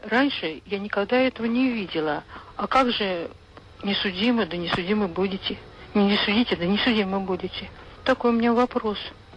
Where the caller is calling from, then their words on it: Moscow, Russia; из Москвы.